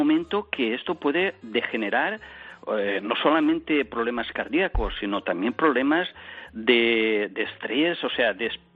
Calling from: Gandia, Valencian Community, Spain; yo es que te sigo, soy un fósforo de Gandía

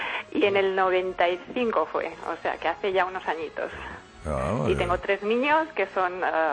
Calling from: Germany; Pues yo me fui a Alemania de Erasmus y llamo desde Alemania.

